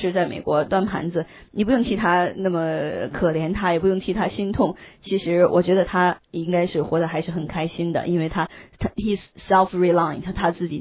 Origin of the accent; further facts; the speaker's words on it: China; 这在我们中国人来讲呢是非常普遍的一件事情，但是在美国可能就是闻所未闻